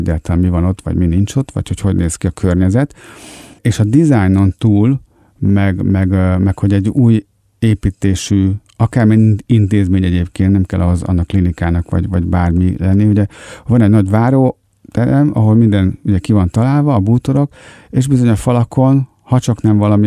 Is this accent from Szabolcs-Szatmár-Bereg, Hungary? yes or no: no; Budapest, Hungary; a nagyvárosban, mint a saját szülővárosom Budapest